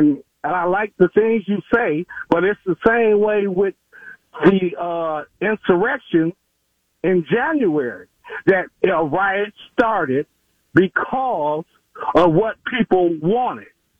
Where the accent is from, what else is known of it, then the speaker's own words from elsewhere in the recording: Cleveland, Ohio, United States; because I grew up in Cleveland, and I remember East Cleveland